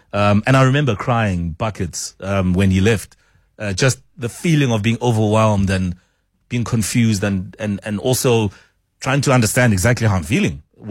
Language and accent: English; Soweto, Gauteng, South Africa; I grew up in Dube, Soweto.